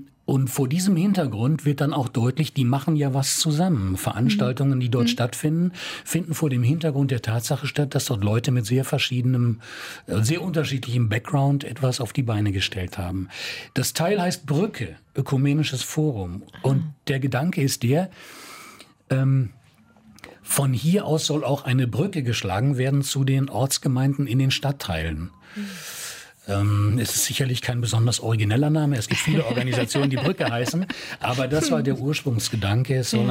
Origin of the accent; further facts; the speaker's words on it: Emden, Lower Saxony, Germany; also born or lived in Leer; Ich bin ja geboren in Emden. Emden ist eine unserer großen Hafenstädte. Also ich bin nicht auf dem Bauernhof groß geworden.